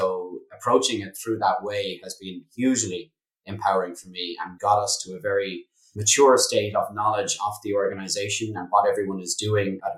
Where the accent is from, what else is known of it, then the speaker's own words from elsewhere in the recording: Ireland; You know, being Irish as well